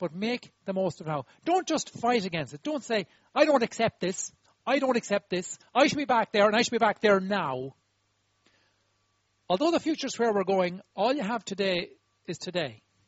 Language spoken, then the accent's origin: English; Ireland; We're Irish people. We're good at this. We love this moment when destiny changes.